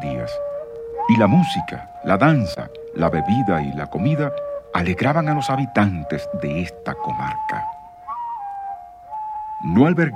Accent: Mérida, Venezuela; de Mérida, Venezuela.

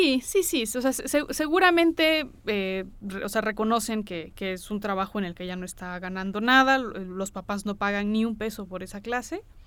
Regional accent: Abasolo del Valle, Mexico; first language Mixtec; Abasolo del Valle, que mi pueblo, pues resulta que los maestros de la escuela bilingüe son zapotecos, y pues nosotros hablamos mixteco

